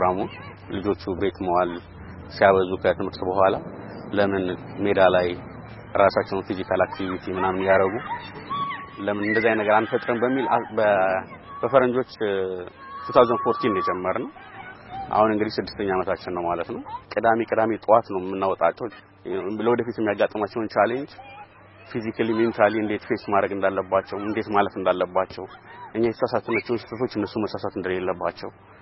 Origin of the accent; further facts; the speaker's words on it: Kera, Addis Ababa, Ethiopia; ለመዋል ማዚ ሜዳን ያደግኩት የቄራ ልጅ ነኝ